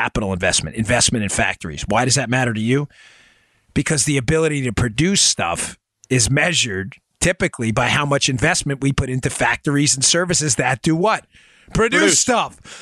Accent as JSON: {"language": "English", "town": "Queens", "region": "New York", "country": "United States", "tie": "born or raised there", "said": "And when I grew up in Queens, I used to joke around called the Dipsy Doo Flipperoo."}